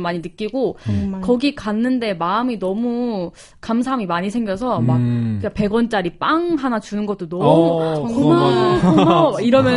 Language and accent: Korean; South Korea; 한국에서도 부유한 환경에서 자라온 게 아니거든요